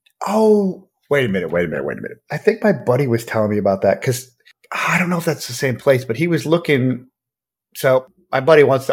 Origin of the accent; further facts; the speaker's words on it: Columbia, Tennessee, United States; like I grew up in Columbia, Tennessee, there was all the stories about, you know, this cemetery